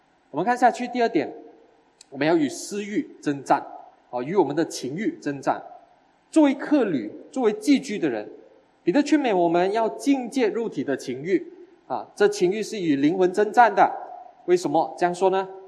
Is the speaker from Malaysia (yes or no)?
yes; Malaysia; 我的身份是我是马来西亚人，可是我是属基督的